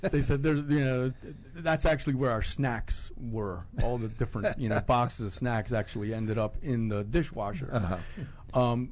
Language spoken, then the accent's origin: English; Baltimore, Maryland, United States; So I grew up in Baltimore, mm-hmm. Maryland.